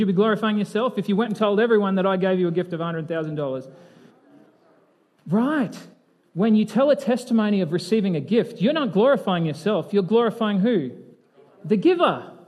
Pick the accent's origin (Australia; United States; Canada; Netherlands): Australia; because I'm Australian